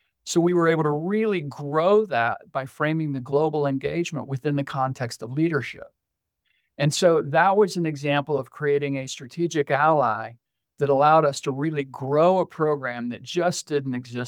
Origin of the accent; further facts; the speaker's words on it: Oklahoma, United States; I grew up in Oklahoma, did not attend this university